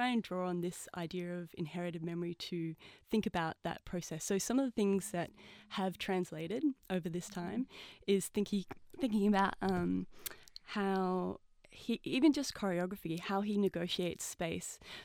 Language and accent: English; Australia; it's so far removed from my experience growing up in Australia